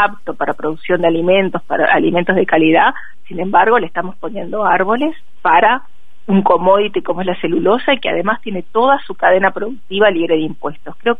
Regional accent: Uruguay; Yo lo que creo es que debemos plantearnos como uruguayos cuál es el futuro de país que queremos

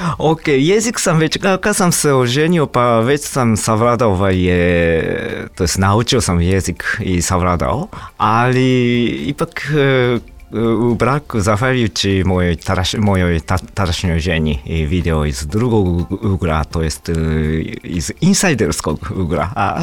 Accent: Japan; Serbian is a second language; now in Belgrade, Serbia; Zbog toga što sam Japanac

